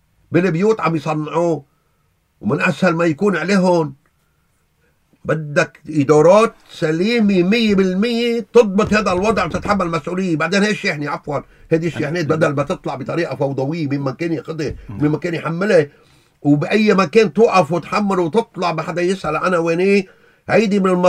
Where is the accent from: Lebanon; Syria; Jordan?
Syria; انا سوري لا في مصر ولا في اردني